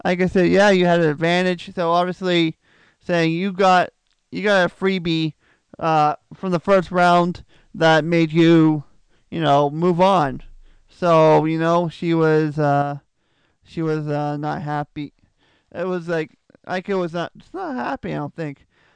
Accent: Canada; five-pin bowling is huge up here in Canada. And yes, I'm a Canadian

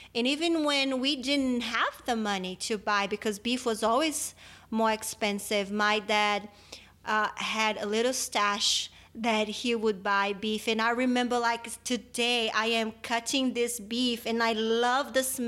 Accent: Brazil; Well, anyway, growing up in Brazil

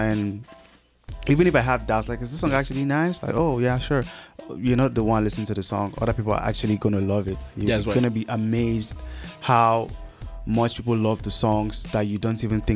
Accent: South, Nigeria; I am Nigerian from the South, and make music.

